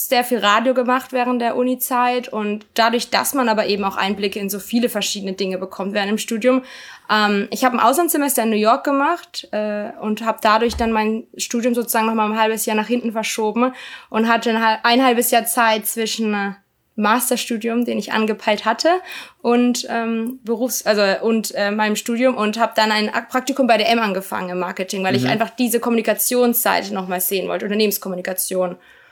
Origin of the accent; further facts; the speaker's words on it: Karlsruhe, Baden-Württemberg, Germany; Ich bin in Karlsruhe aufgewachsen.